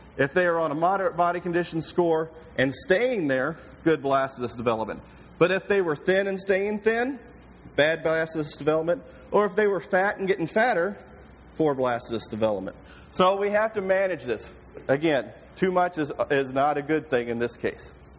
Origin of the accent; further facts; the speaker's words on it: Missouri, United States; and I grew up in Missouri, and we had tendency to have some cheap corn growing up and ample pastures